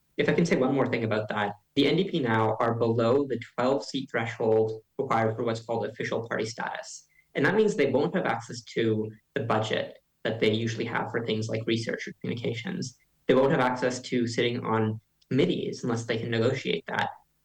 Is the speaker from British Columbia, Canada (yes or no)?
no; Toronto, Ontario, Canada; I'm from Toronto, the largest city in Canada